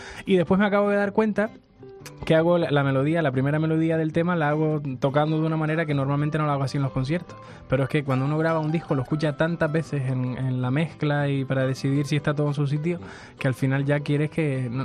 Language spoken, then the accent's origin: Spanish; Canary Islands, Spain; vengo de Canarias y no sé si pasa en otras comunidades